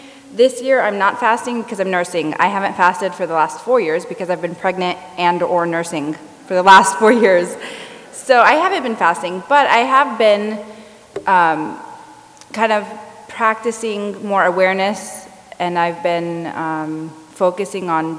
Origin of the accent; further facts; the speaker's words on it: United States; I grew up in the United States.